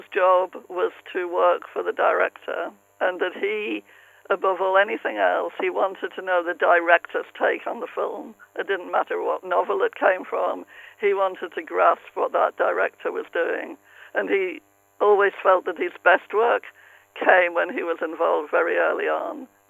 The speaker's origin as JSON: {"language": "English", "region": "North East England", "country": "United Kingdom", "said": "and I come from England, obviously, enjoyed talking about my life in a pit village in the northeast"}